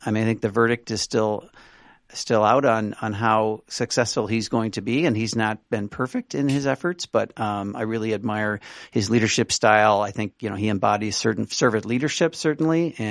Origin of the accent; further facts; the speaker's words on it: St. Louis, Missouri, United States; now in Chicago, United States; I'm from, as you noted in the opening, I'm from St. Louis. Even though I live in Chicago, I'm still a huge and loyal St. Louis Cardinals baseball fan.